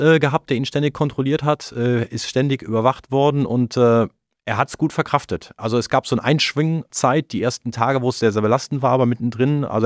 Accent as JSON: {"language": "German", "town": "Bonn", "region": "North Rhine-Westphalia", "country": "Germany", "tie": "born or raised there", "said": "Es gab in meiner Heimat Bonn einen Triathlon, da konnte man den Rhein runterschwimmen."}